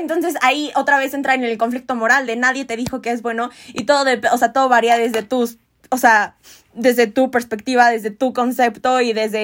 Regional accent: Mexico; como mexicanos, ¿qué es mexicano?

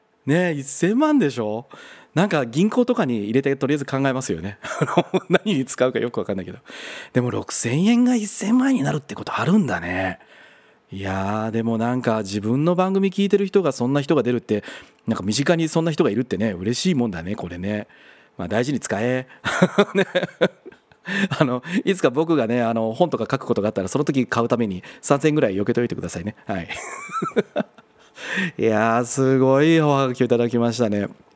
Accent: Kansai, Japan; moved away; あの関西から上京してきて初めて住んだ町が東京はそこだった、東京というかまあ埼玉ですけどね

